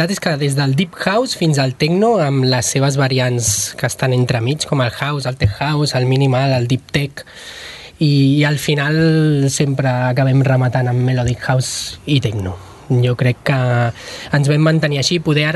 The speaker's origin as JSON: {"language": "Catalan", "town": "La Roca del Vallès", "region": "Catalonia", "country": "Spain", "said": "la majoria les hem fet a La Roca, que és el nostre poble, som de La Roca del Vallès"}